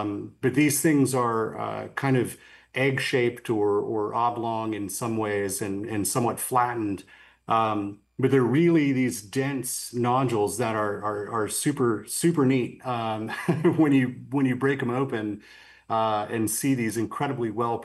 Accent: West Virginia, United States; And I grew up in West Virginia, which is definitely a coal mining state.

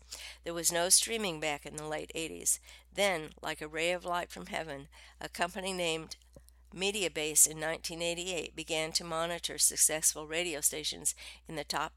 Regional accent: Midwest, United States; Being a radio music geek growing up in the Midwest until 1970, working in Bloomington, then Champaign

